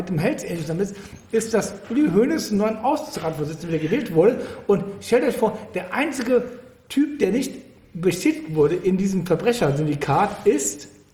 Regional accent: Cologne, North Rhine-Westphalia, Germany; ich komme aus Köln, Ports, Warnheide

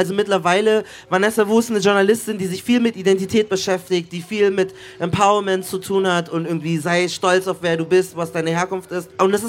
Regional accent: Germany; ich bin als Deutscher geboren

